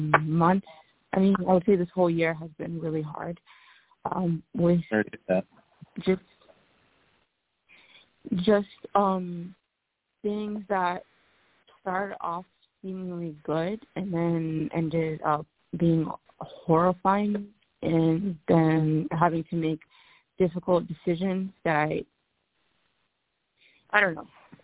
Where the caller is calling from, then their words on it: Ohio, United States; I'm calling from Ohio.